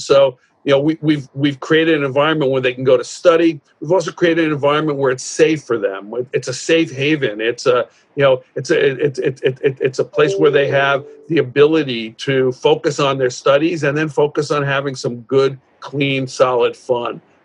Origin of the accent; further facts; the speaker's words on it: Spring Valley, New York, United States; I grew up in Rockland County, Spring Valley.